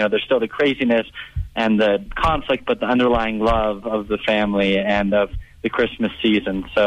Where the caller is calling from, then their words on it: Peru; Hi, I'm calling actually from Peru right now